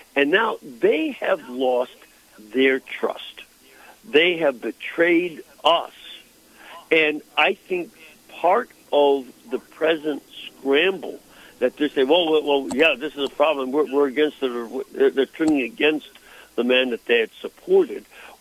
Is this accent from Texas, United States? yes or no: no; Chicago, Illinois, United States; I'm from Chicago, and we had suspicions of dishonesty.